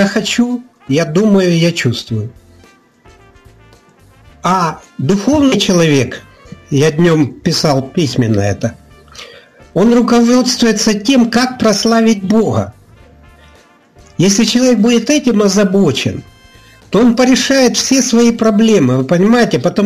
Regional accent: Zaporizhzhia, Zaporizhzhia Oblast, Ukraine; Я из Запорожья.

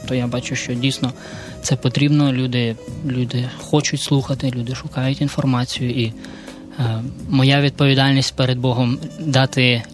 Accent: Kyiv, Ukraine; born there; Я народився в Києві в сім'ї не християнській

